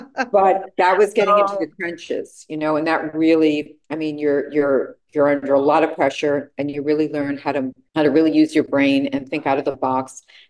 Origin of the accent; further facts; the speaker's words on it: New York, United States; Born and bred in New York. So, you know, we're not known for our patience.